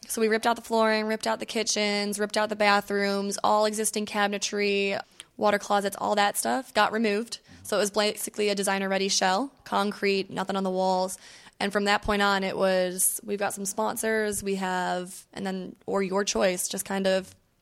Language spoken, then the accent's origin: English; Miami, Florida, United States; which obviously I'm from Miami, so I have a great sense of that style here.